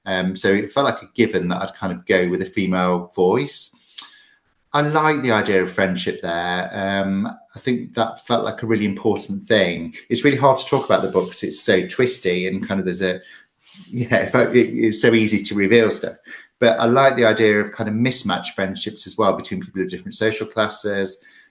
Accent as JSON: {"language": "English", "region": "England", "country": "United Kingdom", "lives_now": "London, United Kingdom", "said": "I came from the Midlands"}